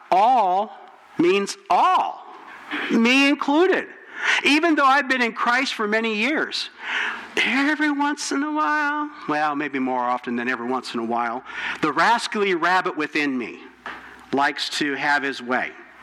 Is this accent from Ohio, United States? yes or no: yes; Gibsonburg, Ohio, United States; I grew up in Gibsonburg